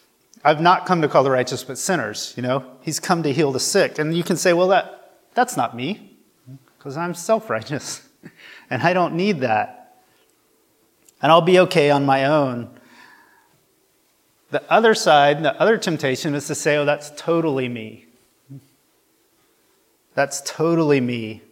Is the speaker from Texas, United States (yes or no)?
no; Nebraska, United States; so I'm from Nebraska.